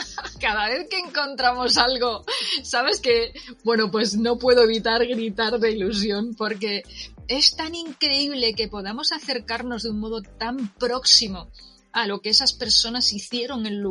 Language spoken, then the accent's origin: Spanish; Andalusia, Spain; yo soy andaluza. Cuando yo era pequeña, todas las casas había, pues a la puerta, un crucifijo.